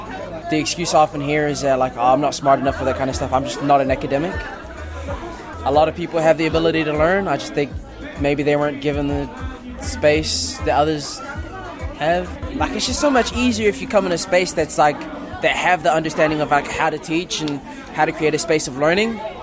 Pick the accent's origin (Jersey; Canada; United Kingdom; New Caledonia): New Caledonia; I grew up in New Caledonia, and it's a French colony, so a lot of my schooling was in French